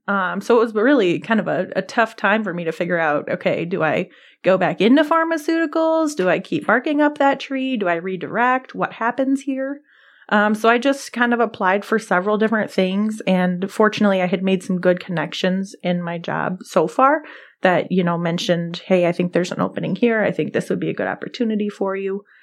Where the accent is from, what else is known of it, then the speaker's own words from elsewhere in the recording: Three Oaks, Michigan, United States; I'm from Three Oaks, Michigan, which is home of Prancer.